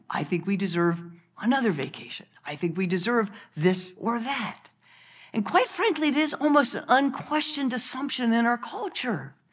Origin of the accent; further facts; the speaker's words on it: United States; born there; I was born in America.